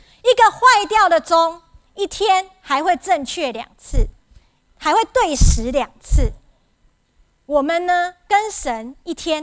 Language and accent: Chinese; Taiwan; 我们在台湾的我是从台湾来